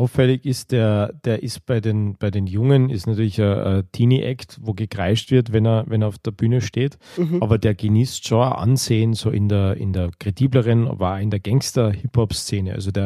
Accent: Austria; wir sind aus Österreich, unschwer zu überhören.

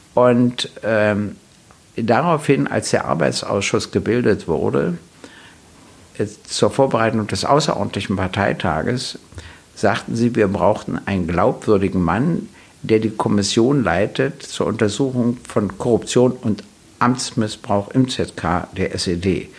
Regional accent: Berlin, Germany; born there; Also ich wurde 1948 in Berlin geboren, hatte immer meinen Hauptwohnsitz in Berlin

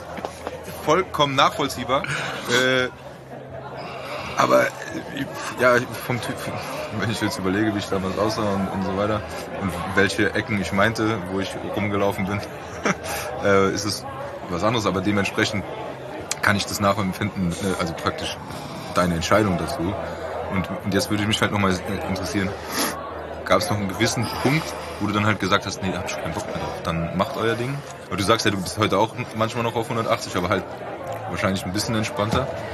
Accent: Frankfurt, Hesse, Germany; weil wir sind in Frankfurt aufgewachsen, ne

